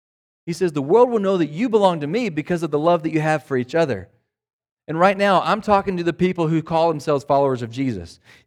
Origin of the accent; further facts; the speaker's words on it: United States; Remember, I've been here 15 years, but I'm an American, right?